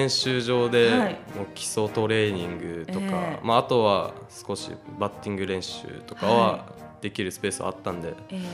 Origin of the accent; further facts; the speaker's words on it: Ichihara, Chiba, Japan; 僕は千葉県の市原市です